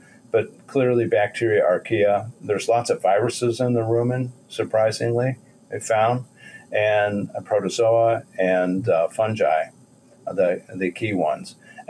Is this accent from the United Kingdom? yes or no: no; Illinois, United States; moved away; I'm from North Central Illinois.